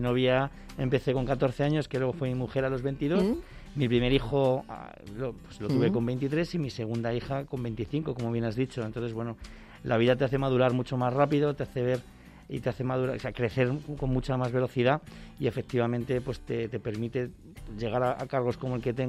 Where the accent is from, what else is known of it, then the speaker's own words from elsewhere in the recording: Fuenlabrada, Community of Madrid, Spain; also born or lived in Leganés; now in Serranillos del Valle, Spain; No, yo nací en Leganés, en el hospital. Viví en Leganés, nací en Madrid, viví en Leganés hasta los 5 años, donde mis padres ya se fueron a Fuenlabrada y ya hice mi vida allí hasta que, bueno, pues me casé con 22 años, muy joven, y llegué a Serranillos en el año 2002